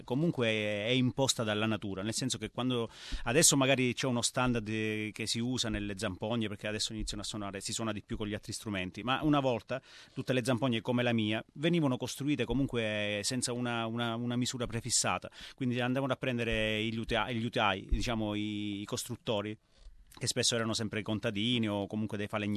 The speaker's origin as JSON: {"language": "Italian", "town": "Maletto", "region": "Sicily", "country": "Italy", "tie": "born or raised there", "said": "Il mio paese, che si chiama Maletto, che è proprio un paesino arroccato sui 1000 metri sull'Etna, abbiamo comunque delle pronunce, o comunque dei vocaboli leggermente diversi da quelli catanesi"}